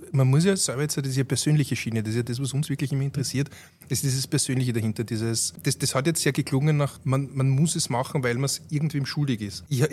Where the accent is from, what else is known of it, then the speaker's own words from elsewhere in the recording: Vienna, Austria; ich bin ein Wiener